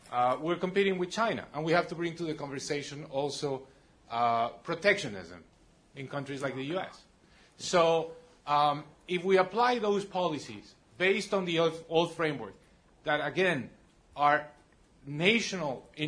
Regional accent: Colombia; I'm from Colombia.

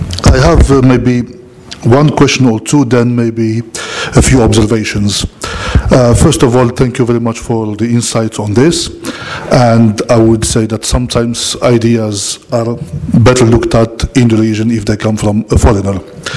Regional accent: Algeria; I am originally from Algeria

